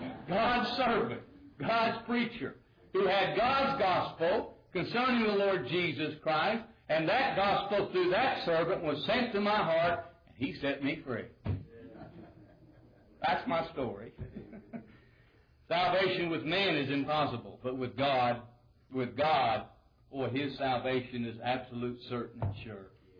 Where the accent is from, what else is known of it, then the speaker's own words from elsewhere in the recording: Rocky Mountains, United States; I grew up in the Rocky Mountains and grew up a Mormon.